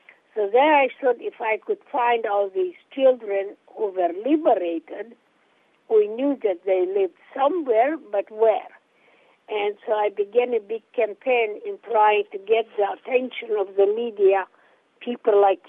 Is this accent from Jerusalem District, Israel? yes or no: no; Tel Aviv, Tel Aviv District, Israel; moved away as an adult; now in Terre Haute, United States; So when I married him in 1960, I came from Tel Aviv to Terre Haute. And life, it was quite a jump.